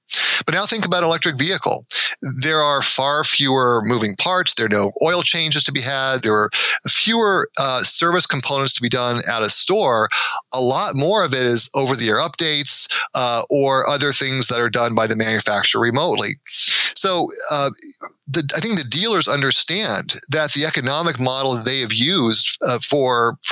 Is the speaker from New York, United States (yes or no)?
no; Michigan, United States; And then in other states, like my home state of Michigan, there has been legislation in 2014 actually to block Tesla's entry